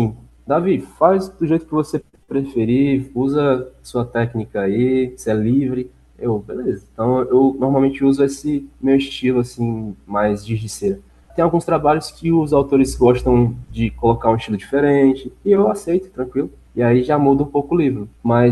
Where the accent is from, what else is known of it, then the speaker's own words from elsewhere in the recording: Fortaleza, Ceará, Brazil; Eu sou de Fortaleza, Ceará, nascido aqui, criado aqui, ainda resido aqui.